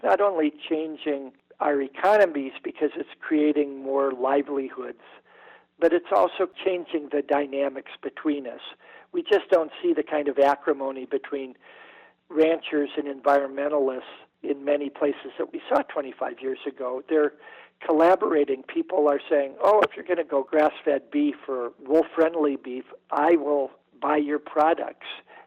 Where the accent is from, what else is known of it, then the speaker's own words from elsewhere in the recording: Midwest, United States; but it is where I grew up in the Midwest, where farmers are out on their tractors plowing and disking Roundup Ready weeds